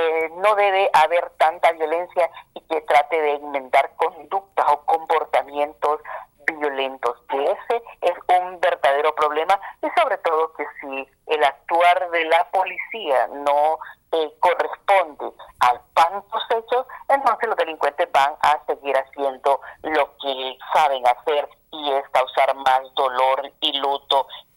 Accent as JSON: {"language": "Spanish", "country": "Honduras", "said": "la sororidad que esperamos como hondureños cuando se causa luto en las familias"}